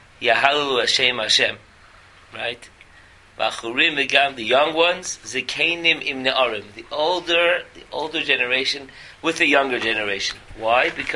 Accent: New York, United States; As we all know, I'm a New Yorker.

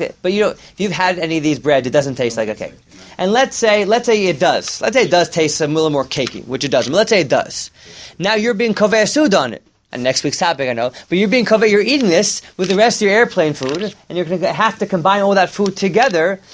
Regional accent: Teaneck, New Jersey, United States; growing up in Teaneck, we used to go to the Dunkin' Donuts and had the croissants, egg and cheese sandwich on the croissants.

